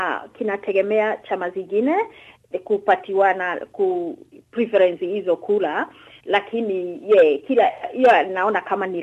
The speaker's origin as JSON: {"language": "Swahili", "country": "Kenya", "said": "Najua kule nimetoka kama Kenya hatuna kitu kama hiyo."}